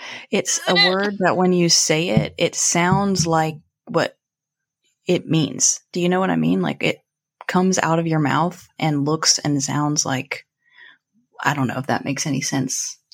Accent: Atlanta, Georgia, United States; now in Durham, United States; So I live in Durham, North Carolina, like outside of Durham. And I grew up in Atlanta, so being in a city is not weird.

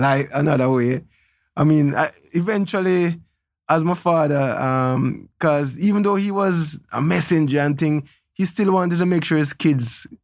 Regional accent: Trenchtown, Kingston, Jamaica; born there; I was born in Trenchtown at my house. I wasn't born in a hospital.

